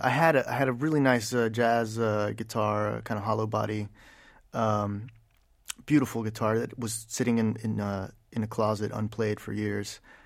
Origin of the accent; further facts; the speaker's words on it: Birmingham, Alabama, United States; Absolutely.